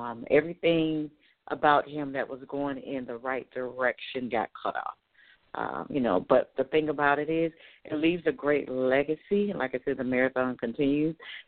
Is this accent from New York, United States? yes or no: no; Florida, United States; one of the artists, who's actually from my hometown here in South Florida